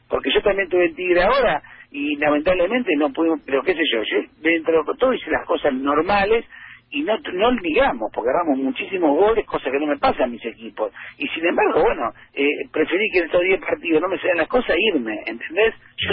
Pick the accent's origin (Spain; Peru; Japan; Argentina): Argentina; ante todo soy argentino y ante todo quiero que a Argentina le vaya muy bien